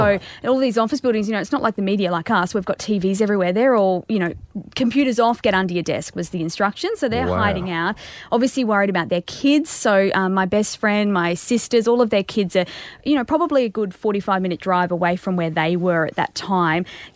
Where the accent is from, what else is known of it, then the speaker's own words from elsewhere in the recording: Christchurch, Canterbury, New Zealand; So I was born and bred in Christchurch, grew up there, moved from Christchurch to here in 2012.